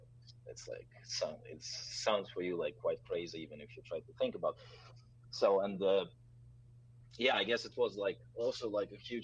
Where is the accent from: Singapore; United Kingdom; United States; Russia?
Russia; English is a second language; moved away as an adult; I grew up in Russia. Like, I'm Russian.